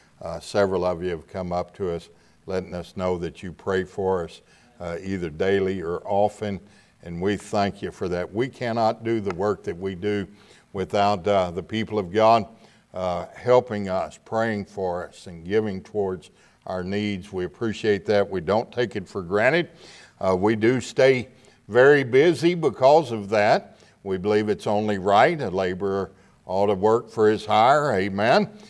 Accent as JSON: {"language": "English", "town": "Pasadena", "region": "Texas", "country": "United States", "said": "I'm from the Houston area, from Pasadena, Texas. I never thought in my wildest dreams I'd be up in New York preaching."}